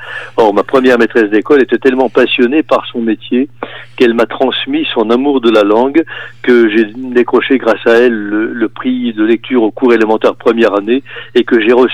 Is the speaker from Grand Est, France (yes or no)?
yes; Grand Est, France; Je suis toujours dans les Vosges, non seulement toujours dans les Vosges, mais je suis resté dans mon village natal. Ça fait 79 ans que je suis là où je suis né.